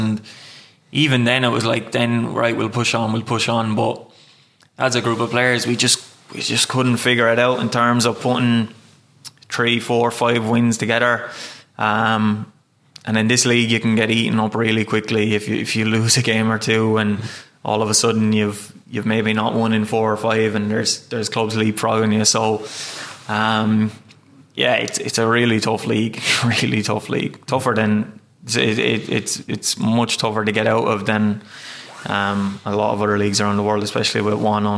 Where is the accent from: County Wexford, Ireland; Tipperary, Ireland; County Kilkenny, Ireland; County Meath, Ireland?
County Wexford, Ireland; I didn't want to go to the Premier and I want to play for my hometown club, but at the end of the day, it has to be what's best for you. And fair play to Wexford